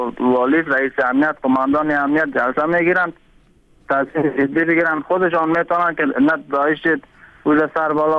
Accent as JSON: {"language": "Persian", "region": "Panjshir", "country": "Afghanistan", "said": "خود ما از پنجشیر هستیم."}